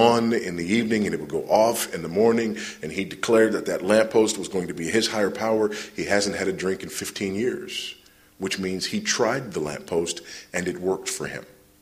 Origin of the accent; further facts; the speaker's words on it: Texas, United States; I'm from Texas, and when people find out that we don't all wear boots and cowboy hats, some of them are actually, they're downtrodden.